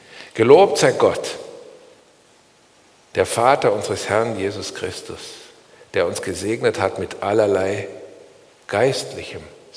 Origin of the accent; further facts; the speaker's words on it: Wangen im Allgäu, Baden-Württemberg, Germany; born there; geboren in Wangen im Allgäu am 8.12.1964